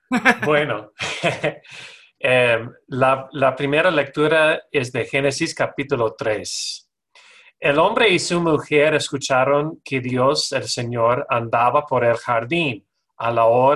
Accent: Arizona, United States; yo soy de Arizona originalmente y ya mi hermana también vive en California ahora, pero mis padres todavía viven en Sedona, Arizona.

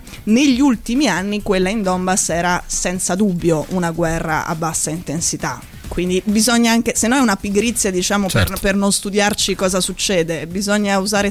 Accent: Rome, Lazio, Italy; born there; io sono nata a Roma ma ho una mamma piemontese e un padre brianzolo

